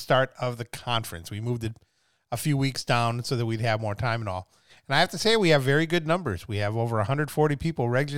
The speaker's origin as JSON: {"language": "English", "region": "Wisconsin", "country": "United States", "tie": "born or raised there", "said": "because Wisconsin, you know, my home state, was in the tournament"}